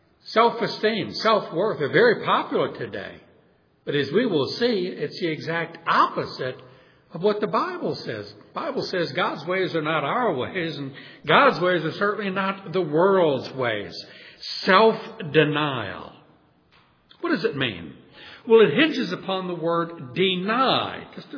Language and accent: English; New Orleans, Louisiana, United States; I grew up in New Orleans, which is overwhelmingly Roman Catholic, and most of my friends as a little boy were Catholics.